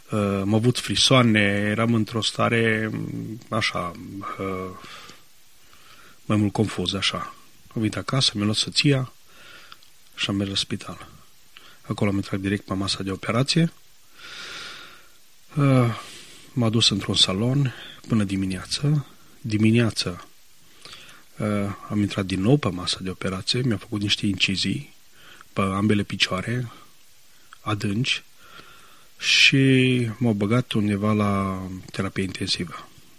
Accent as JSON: {"language": "Romanian", "town": "Orțișoara", "region": "Timiș County", "country": "Romania", "tie": "born or raised there", "also_born_or_lived": "Maramureș", "said": "am ajuns la școală la Orțișoara, deci m-am născut în Maramureș, în lângă Sighetul Mărmației, și am făcut aici liceul și profesionala."}